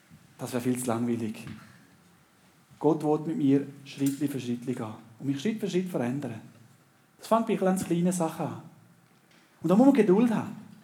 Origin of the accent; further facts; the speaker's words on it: Panama; ich bin in Panama aufgewachsen